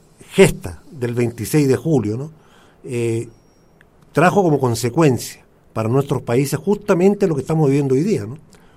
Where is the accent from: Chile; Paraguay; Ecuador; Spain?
Chile; nosotros pensamos como chilenos, ¿no?